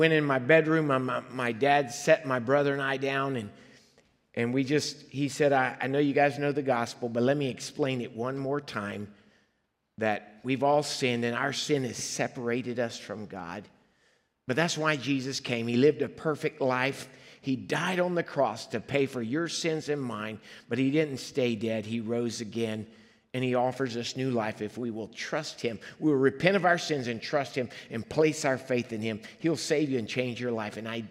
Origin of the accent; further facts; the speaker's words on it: Liberia; I grew up in Liberia, West Africa. When I was 4 years old, my parents, who felt the call to missions, decided we were going to Liberia, and I don't even remember that part, but off we went, and so I grew up in the jungles of Liberia.